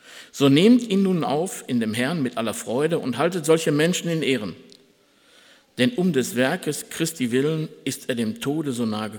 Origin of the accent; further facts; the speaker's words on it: Schlangen, North Rhine-Westphalia, Germany; Ich bin aus Schlangen.